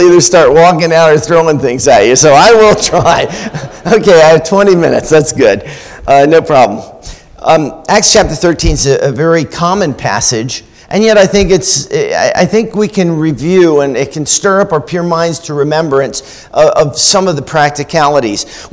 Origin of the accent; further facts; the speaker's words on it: Maryland, United States; I came from Maryland. I was in the megapolis. I was like right in the midst of the Baltimore, Washington, D.C., Annapolis sprawl.